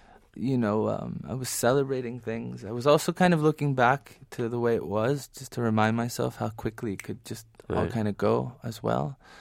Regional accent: Florida, United States; also born or lived in Detroit, United States; I was born in Detroit. I was there for very little and then grew up pretty much in Florida.

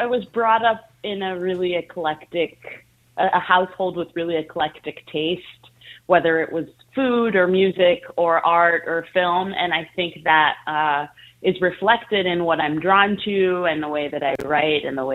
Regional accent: China; moved away as an adult; now in United States; I was born and raised in China, and I moved to the U.S. in 2011 when I was 26.

